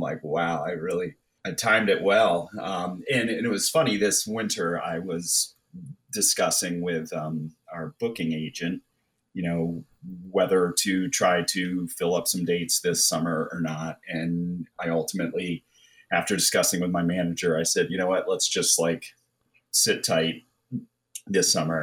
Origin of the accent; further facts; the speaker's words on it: East Coast, United States; also born or lived in New York; So I grew up on the East Coast, and what brought me out here was my wife, but it was before we were married.